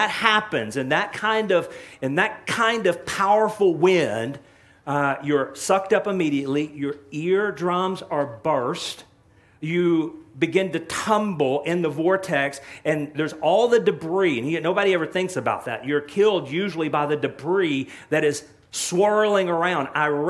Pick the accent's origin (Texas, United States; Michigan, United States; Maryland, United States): Texas, United States; my wife and I, we are from East Texas. And East Texas is a place that's very dear to us growing up.